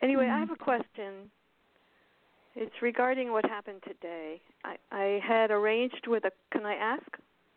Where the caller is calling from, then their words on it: Florida, United States; I'm in Florida, South Florida.